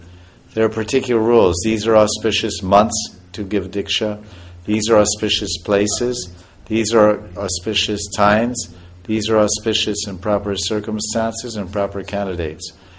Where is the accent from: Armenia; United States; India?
India; and I haven't, and I'm Indian.